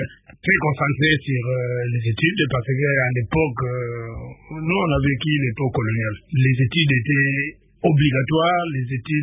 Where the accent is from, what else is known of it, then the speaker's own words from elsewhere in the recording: Kinshasa, DR Congo; born there; Barumbo, il n'y avait pas de courant. Il n'y avait pas d'eau courante non plus dans les parcelles.